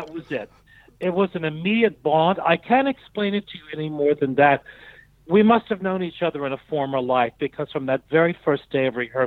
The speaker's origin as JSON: {"language": "English", "town": "Covington", "region": "Kentucky", "country": "United States", "tie": "born or raised there", "said": "I stopped in Covington, Kentucky, my hometown, to be with my family"}